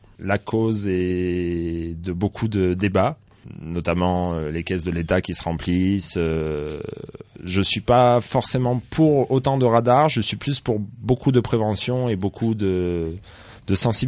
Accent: Échirolles, Auvergne-Rhône-Alpes, France; born there; Je suis né à Échirolles

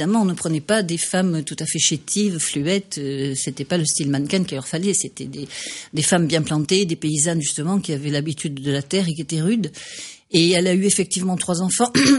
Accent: Cayenne, French Guiana, France; born there; now in Pau, France; Je suis née à Cayenne, c'est au milieu des bagnards.

